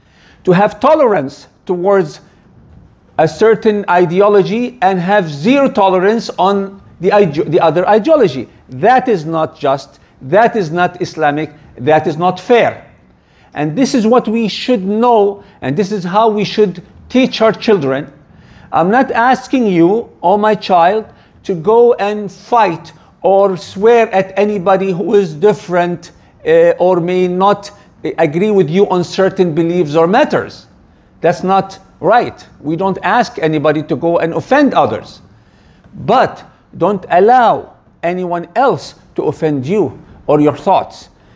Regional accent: Canada; as a Muslim, as a Canadian Muslim, you have to know what's going on.

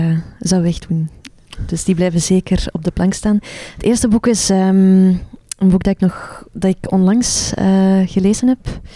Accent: Arendonk, Flanders, Belgium; Maar als kind woonde mijn gezin in Arendonk

